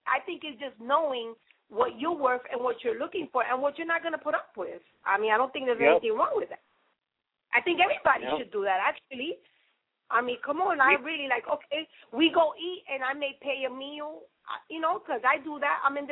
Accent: New York City, New York, United States; And I say that, of course, because I'm from New York. So, yes, I'm a little biased to the New York City.

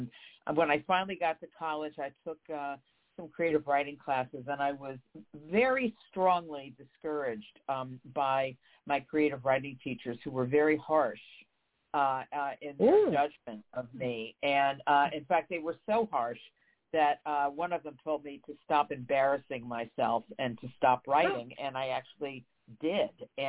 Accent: New Jersey, United States; moved away as an adult; also born or lived in Ohio / Alaska; I was born in Ohio. I was raised in New Jersey. And then I moved to Alaska as a young adult and spent my most important years in Alaska.

